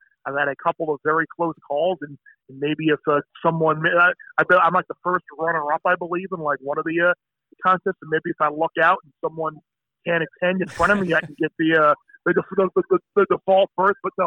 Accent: New York, United States; Growing up on Long Island, I can remember going to Belmont with my dad

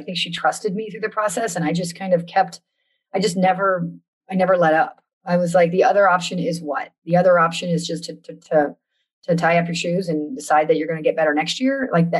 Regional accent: East Coast, United States; I'm from the East Coast.

